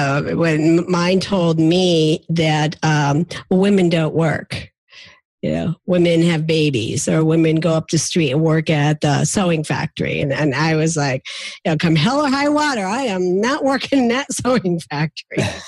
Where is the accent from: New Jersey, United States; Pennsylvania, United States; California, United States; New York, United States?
Pennsylvania, United States; I'm from Pennsylvania too.